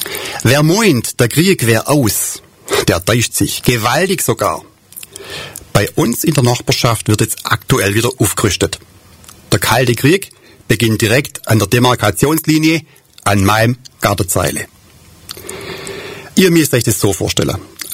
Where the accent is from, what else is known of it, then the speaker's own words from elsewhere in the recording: Bad Boll, Baden-Württemberg, Germany; damit alle wissen, woher ich komme aus Bad Boll